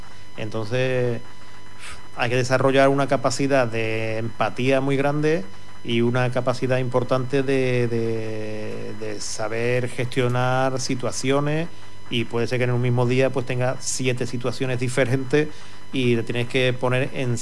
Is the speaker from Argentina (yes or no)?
no; Cádiz, Andalusia, Spain; now in Huelva, Spain; porque yo soy de Cádiz y Huelva estaba más cerca de Cádiz